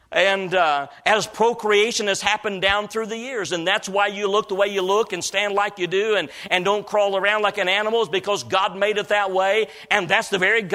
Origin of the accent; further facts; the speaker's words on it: Illinois, United States; not very far from where I was raised up in Illinois, just a few miles south of there